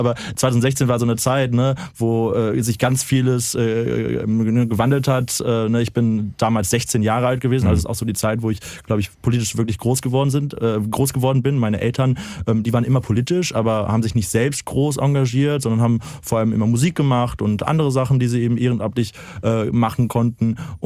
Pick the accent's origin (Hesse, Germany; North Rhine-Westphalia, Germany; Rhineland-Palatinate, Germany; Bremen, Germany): North Rhine-Westphalia, Germany; Cologne; also born or lived in Bergisch Gladbach; Ich bin 25 Jahre alt, ein sehr junger Mensch, bin im Kölner Norden aufgewachsen, habe aber einen kleinen Migrationshintergrund. Ich bin nämlich in Bergisch Gladbach geboren